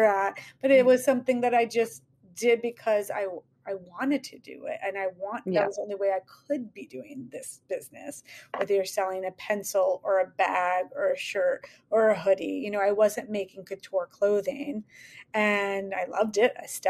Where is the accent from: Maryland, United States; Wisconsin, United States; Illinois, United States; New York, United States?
Illinois, United States; Chicago; And so my backstory is I'm from Chicago.